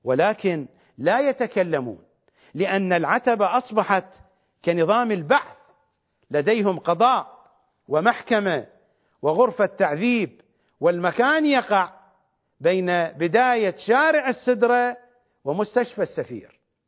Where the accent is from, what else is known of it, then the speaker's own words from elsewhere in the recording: Iraq; accent: Iraqi; ونحن نقول بلهجتنا العراقية الكعك